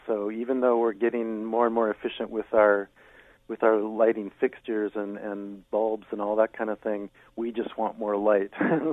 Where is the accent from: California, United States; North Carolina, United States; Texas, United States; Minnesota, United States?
Minnesota, United States; Minneapolis; I grew up in Minneapolis, but the year I was born, my parents and grandparents built a cabin up, as we say here, up north, up on a lake.